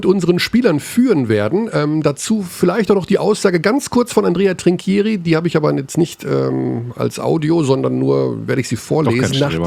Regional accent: Hagen, North Rhine-Westphalia, Germany; born there; Wir sind beide in Hagen geboren.

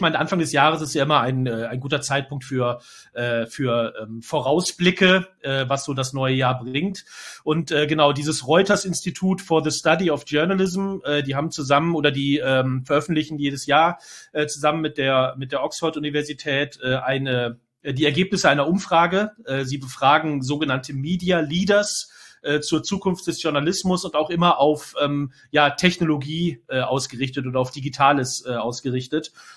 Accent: Rhineland, Germany; Ich würde mich eher als Rheinländer bezeichnen

